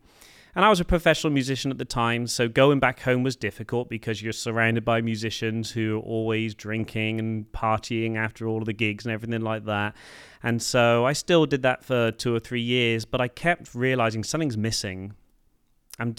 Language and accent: English; England, United Kingdom; No, I'm from the UK, United Kingdom, or England, as we like to call it. So I grew up in England